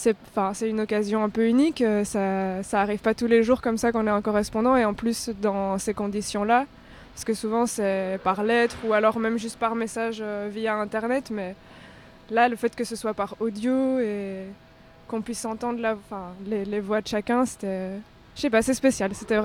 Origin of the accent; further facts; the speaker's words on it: Namur, Wallonia, Belgium; elle était à Namur au début de la pandémie et je viens de Namur